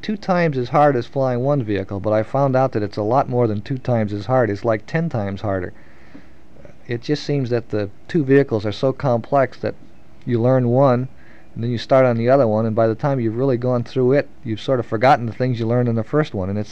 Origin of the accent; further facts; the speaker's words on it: Chicago, Illinois, United States; born there; now in Michigan, United States; No, I was born in Chicago, but my parents live in Michigan now, and we moved there in 1942 and have lived in Michigan since 1942.